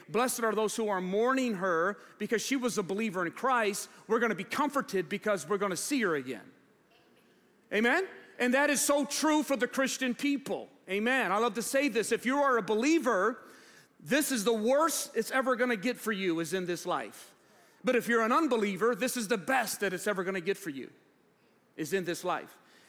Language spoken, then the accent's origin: English; United States; Yeah, we're American citizens, and I know there's a lot of debate going on right now about citizenship in our country.